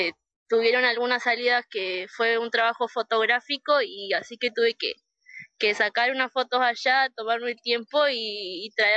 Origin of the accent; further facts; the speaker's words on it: Comallo, Río Negro, Argentina; No, soy de Comayo.